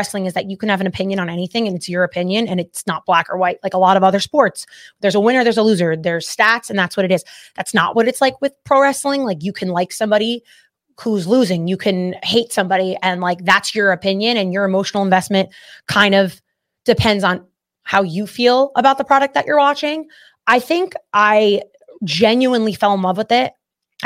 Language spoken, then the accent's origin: English; New Jersey, United States; because I'm from New Jersey and that's how we all are.